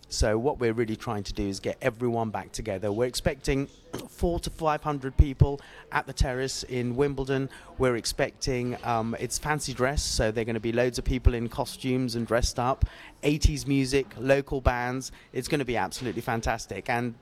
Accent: Sri Lanka; I'm originally from Sri Lanka, so I sort of pop back every 18 months

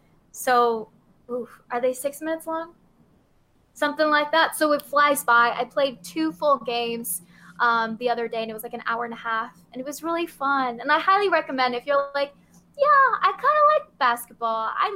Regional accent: San Antonio, Texas, United States; now in California, United States; since moving to California, I've kind of let it go, but I'm getting back to my roots. I grew up in San Antonio, Texas

